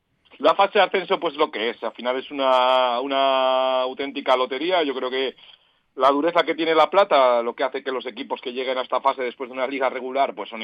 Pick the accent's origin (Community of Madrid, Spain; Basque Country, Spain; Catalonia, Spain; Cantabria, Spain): Cantabria, Spain; mi tierra, mi mar, mi Racing también, así que, bueno, muy muy cántabro y eso, bueno, lo llevo la sangre y eso no va a cambiar esté donde esté.